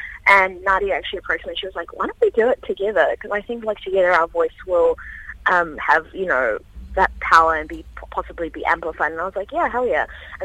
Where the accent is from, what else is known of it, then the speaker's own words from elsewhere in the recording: New Zealand; we have this unique opportunity to, as New Zealanders, to kind of make a stand